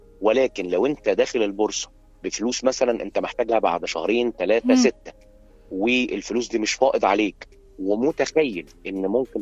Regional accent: Egypt; عاملة كده بالنسبة لنا كمصريين لحب الأكل والشرب

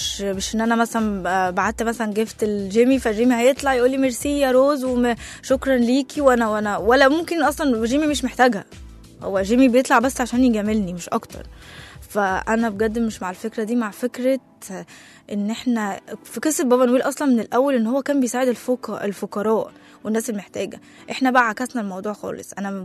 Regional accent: Egypt; يعني زي احنا مصريين اصلا اي حاجة بنضحك عليها

